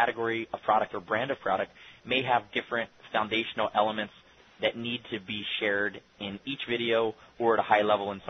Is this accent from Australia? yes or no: no; Philadelphia, Pennsylvania, United States; We're Northeast guys. So we're from Philadelphia in the suburbs. We're fast-talking, high-energy, fast movers.